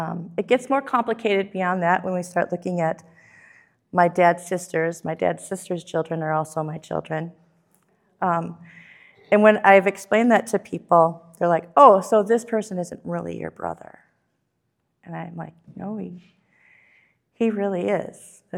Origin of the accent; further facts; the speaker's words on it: La Crosse, Wisconsin, United States; now in Winona, United States; So yeah, I was born in La Crosse on French Island. And I lived there a very significant portion of my 50 years.